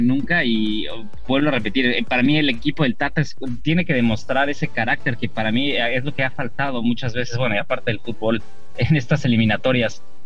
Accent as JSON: {"language": "Spanish", "country": "Mexico", "said": "yo igual como mexicano, pues obviamente deseo que gane México 100%"}